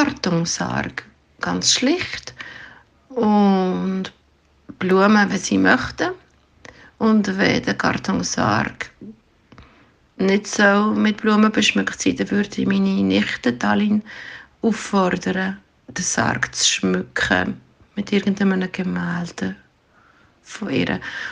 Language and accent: German; Ticino, Switzerland; Ich bin 56, ich komme aus dem Tessin und ich bin Heilpädagogin.